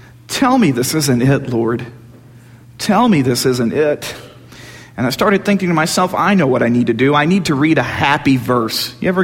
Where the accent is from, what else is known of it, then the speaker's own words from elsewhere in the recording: Crawford, Texas, United States; I grew up in Crawford, Texas, which was a very small town. There were actually more farm animals than people in Crawford, Texas.